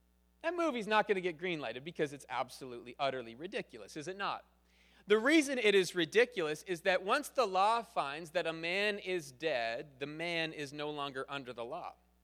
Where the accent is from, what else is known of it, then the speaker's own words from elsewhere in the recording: Canada; Not, like, I'm Canadian, so not the good guy shoots the bad guy.